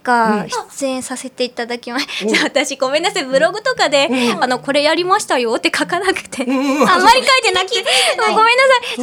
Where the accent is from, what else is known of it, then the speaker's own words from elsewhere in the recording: Niigata, Japan; 新潟出身だっていうこともあって